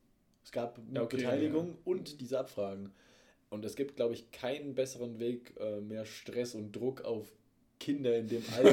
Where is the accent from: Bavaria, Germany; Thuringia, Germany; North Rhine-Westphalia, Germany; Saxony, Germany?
Bavaria, Germany; Also da, wo ich herkomme.